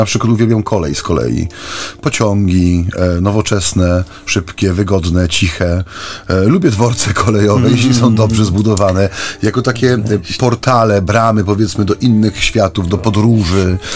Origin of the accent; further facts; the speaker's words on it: Silesian Voivodeship, Poland; Ja pochodzę, ojcze, ze Śląska sercem, duszą i ciałem.